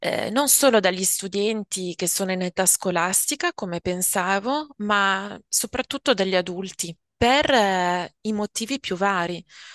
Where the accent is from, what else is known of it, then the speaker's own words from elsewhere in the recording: Mercallo, Lombardy, Italy; il paese dove sono cresciuta è veramente piccolo, è proprio un villaggio, si chiama Mercallo e i miei genitori ancora ci vivono, è un paese di meno di 2000 persone, circondato dalle montagne, dai laghi